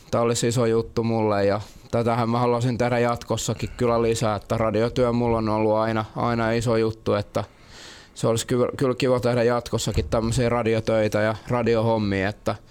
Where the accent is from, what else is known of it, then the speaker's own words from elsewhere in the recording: Vaasa, Ostrobothnia, Finland; me ollaan Vaasasta kaikki